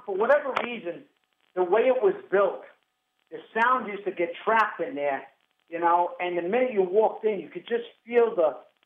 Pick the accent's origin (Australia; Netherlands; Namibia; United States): United States; Queens, New York; even though I grew up around Mets fans in Queens